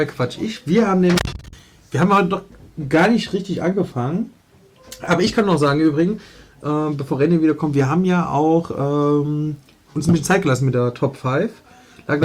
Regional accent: Leipzig, Saxony, Germany; ich bin in Leipzig-Reutlitz aufgewachsen.

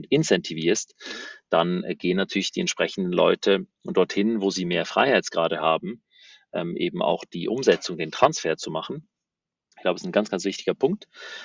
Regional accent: Switzerland; als Schweizer, wie du richtig gesagt hast, und aber auch Europäer

